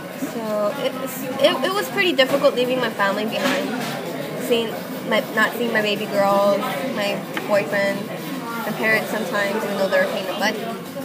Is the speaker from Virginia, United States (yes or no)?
no; Inglewood, California, United States; I'm originally from Inglewood, but I went to high school in Lawndale, which is two totally different environments.